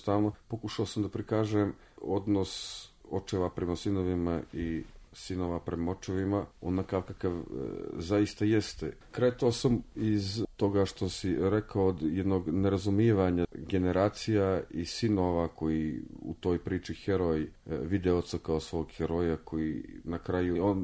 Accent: Montenegro; dolazim iz Crne Gore, pišem u Crnoj Gori

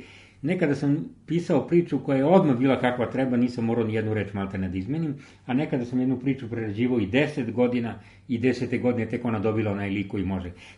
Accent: Pančevo, Vojvodina, Serbia; ona samo jednu promociju imala u mom rodnom gradu u Pančevu

